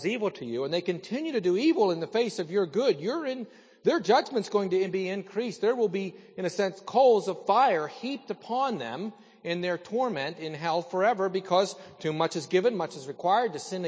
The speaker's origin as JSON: {"language": "English", "region": "Salzburg", "country": "Austria", "tie": "born or raised there", "said": "When I was growing up in Salzburg"}